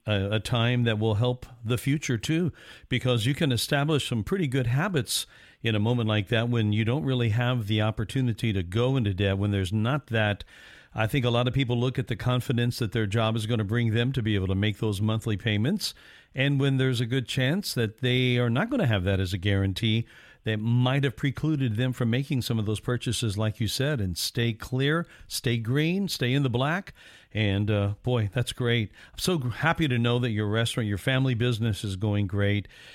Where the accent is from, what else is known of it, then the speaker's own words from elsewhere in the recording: Evansville, Indiana, United States; I was raised in Evansville, Indiana.